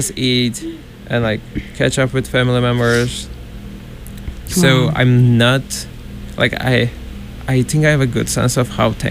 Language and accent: English; Turkey; English is a second language; moved away as an adult; now in United States; So I'm from Turkey. Mm-hmm. I moved to States when I started college here. So it's my fourth year here. I've always lived in Turkey. I lived in a very small city when I grew up until high school.